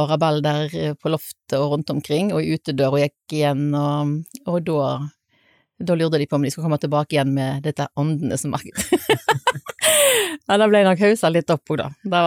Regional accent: Bømlo, Vestland, Norway; vi var 5 gutter og 3 jenter som vokste opp sånn vegg i vegg, og så var det masse andre unger der på Gåsland som jeg kom ifra.

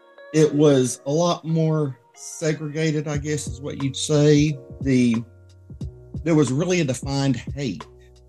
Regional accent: Georgia, United States; No, I actually was born and raised close to Atlanta, Georgia.

